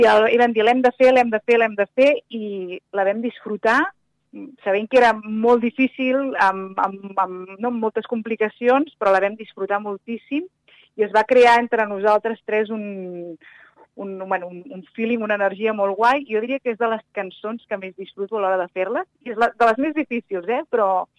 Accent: Sabadell, Catalonia, Spain; tant jo com la Maria, la meva germana, som de Sabadell

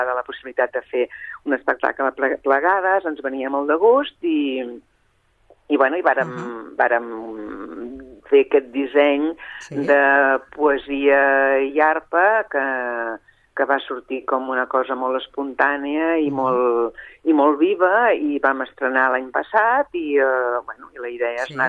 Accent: Barcelona, Catalonia, Spain; born there; now in Sabadell, Spain; Bé, jo vull aclarir que no sóc de Sabadell, Jo vaig néixer a Barcelona, tot i que per part de mare tinc les arrels de l'Empordà. Però sóc nascuda a Barcelona, el que passa que ja farà 25 anys que visc a Sabadell.

